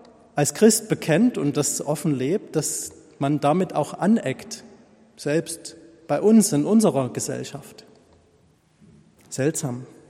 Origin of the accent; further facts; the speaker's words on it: East Germany, Germany; born there; auch ich bin noch in der DDR geboren